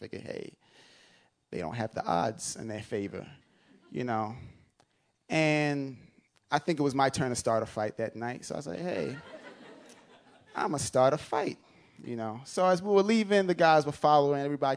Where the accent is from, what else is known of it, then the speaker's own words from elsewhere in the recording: London, United Kingdom; also born or lived in Nigeria; now in United States; I grew up in London. I was born in London. I was raised in Nigeria. I live in the United States right now.